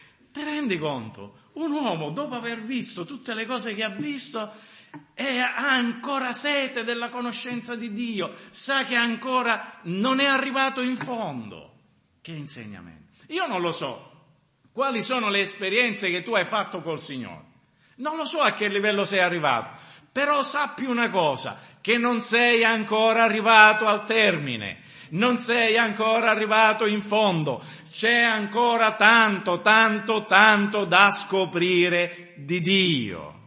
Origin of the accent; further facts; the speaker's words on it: Sicily, Italy; sono americani, sei mica americano, e sono siciliano. Allora se la dovessimo dire in siciliano si dice mizzica